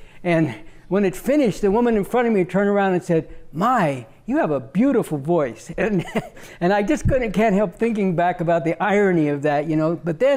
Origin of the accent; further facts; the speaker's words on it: Berkeley, California, United States; I grew up in Berkeley. I was very fortunate to go to a high school. There was only one high school in the entire city, so everybody, of course, went to it.